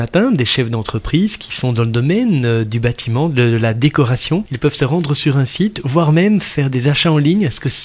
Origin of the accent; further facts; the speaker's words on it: Wallonia, Belgium; cette enseigne est aussi distribuée chez nous en Brabant Wallon